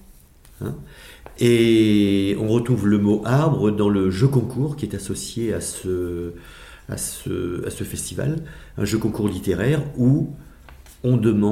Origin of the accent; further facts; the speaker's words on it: Montreuil, Île-de-France, France; Voilà, nous venons tous les deux de Montreuil-sous-Bois du 93.